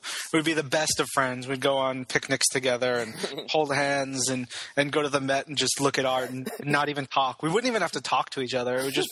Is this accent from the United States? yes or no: yes; New York, United States; I grew up on Long Island, same as Ron